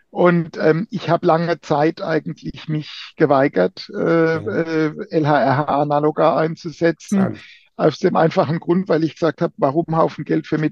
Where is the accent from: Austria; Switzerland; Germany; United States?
Germany; Rhineland-Palatinate; accent: Palatinate; ich bin Pfälzer, wie man vielleicht an dem dezenten Akzent hört, und bin im Studium im Saarland gelandet, so benachbartes Feindesland, ne?